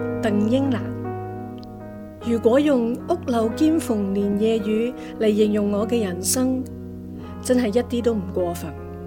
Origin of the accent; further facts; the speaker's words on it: Kam Tin, New Territories, Hong Kong; also born or lived in Yuen Long; 我在元朗锦田长大的原居民后代，父母耕田为生，八个兄弟姊妹里面我排行第二。